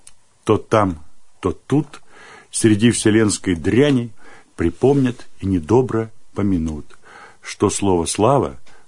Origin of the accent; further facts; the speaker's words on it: Kemerovo Oblast, Russia; born there; now in Tomsk, Russia; Я родился в Кузбассе, учился в Кемерово. Потом приехал в Томск, с Томска был призван в армию, вернулся я опять в Томск